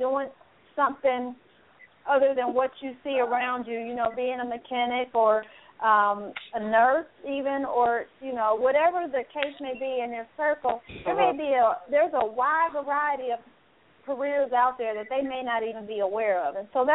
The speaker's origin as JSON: {"language": "English", "town": "Kansas City", "region": "Missouri", "country": "United States", "said": "I'm from the Shelby State. Yeah, Missouri in the house. KC in the house, straight out of KC."}